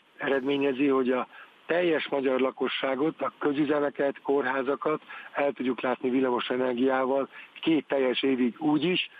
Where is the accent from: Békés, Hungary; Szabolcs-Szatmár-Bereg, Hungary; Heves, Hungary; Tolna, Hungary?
Tolna, Hungary; Paks; born or raised there